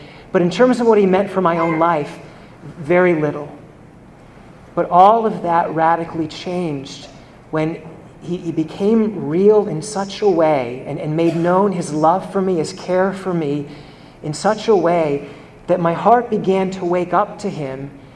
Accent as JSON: {"language": "English", "town": "Columbia", "region": "Maryland", "country": "United States", "tie": "born or raised there", "also_born_or_lived": "Catonsville, United States", "said": "So I grew up in part in Columbia, Maryland, and then we moved at the end of my fifth grade year next door to Catonsville."}